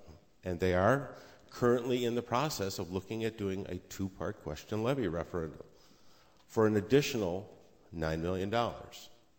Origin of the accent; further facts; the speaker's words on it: Rochester, Minnesota, United States; I'm from the Rochester community.